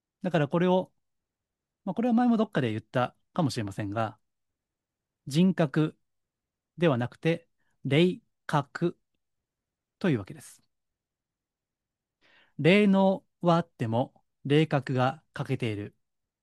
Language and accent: Japanese; Kansai, Japan; よく私も、まあ、関西出身なんでね、子供の時にそういった、子供の時からありましたね。